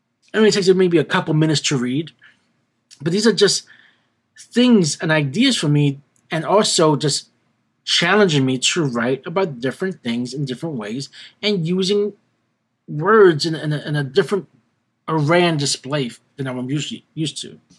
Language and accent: English; Brooklyn, New York, United States; It's a bunch of poetry about my life growing up in Brooklyn in the hood.